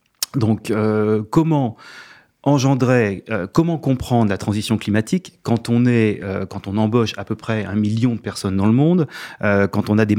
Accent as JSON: {"language": "French", "town": "Calais", "region": "Hauts-de-France", "country": "France", "tie": "born there", "said": "Je suis né à Calais."}